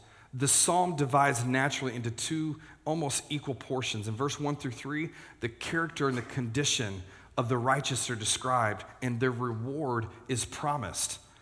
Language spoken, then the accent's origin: English; Texas, United States; I grew up in Texas, North Texas, and I will tell you, I went back home for the first time in years this past May.